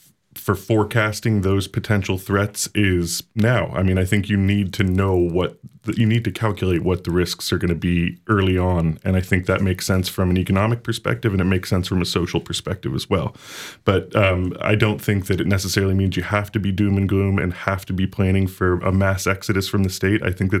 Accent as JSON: {"language": "English", "region": "Florida", "country": "United States", "tie": "born or raised there", "lives_now": "St. Petersburg, United States", "said": "I'm a sixth-generation Floridian, born and raised in Brevard County, just down the coast."}